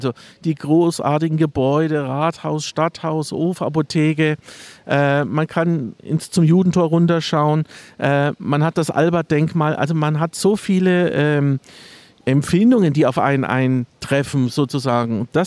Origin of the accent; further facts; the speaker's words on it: Coburg, Bavaria, Germany; Meine Beziehung zu Coburg würde ich jetzt mal so beschreiben, das ist meine Heimat. Ich fühle mich hier wohl